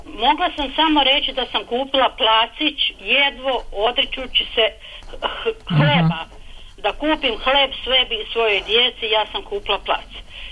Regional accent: Sisak-Moslavina County, Croatia; now in Serbia; Ja sam sa Banije, kuća mi je bila useljena

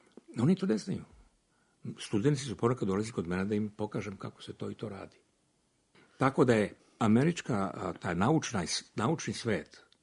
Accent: Serbia; ja imam američki pasoš, ali ja sam Srbin.

